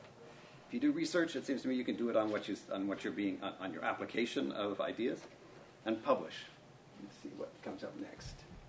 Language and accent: English; New York City, New York, United States; I grew up in New York City in exactly the same year that Moses Ash was working in.